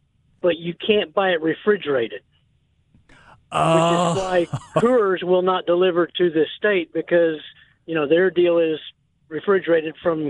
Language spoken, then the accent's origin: English; Oklahoma, United States; I was born and raised in Oklahoma, so I'm an expert on the subject of liquor laws in the state.